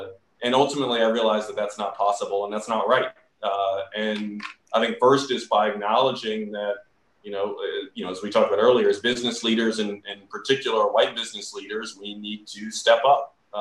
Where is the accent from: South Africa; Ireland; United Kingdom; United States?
United States; the South; And you know, look, growing up in the South